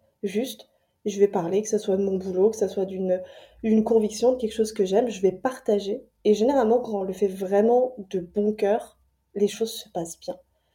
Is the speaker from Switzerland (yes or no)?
no; France; now in Montreal, Canada; Donc moi je suis française expatriée à Montréal depuis 2020